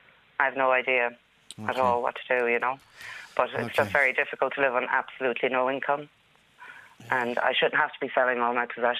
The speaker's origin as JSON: {"language": "English", "country": "Ireland", "tie": "born or raised there", "also_born_or_lived": "United States", "said": "And I mean, I was born in America, but moved back home here in 1977. My parents were Irish citizens, you know. So I've grown up here all my life and worked here and..."}